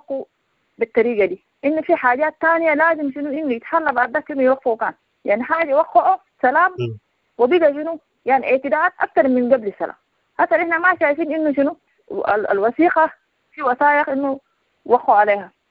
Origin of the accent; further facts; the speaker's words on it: Darfur, Sudan; أو كبرنا نحن في دارفور ولا في سودان عامة